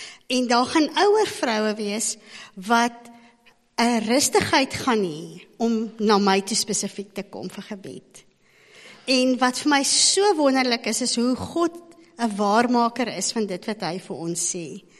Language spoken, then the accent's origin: Afrikaans; Standerton, Mpumalanga, South Africa; Ek is 'n tannie en ek kom van Standerton af.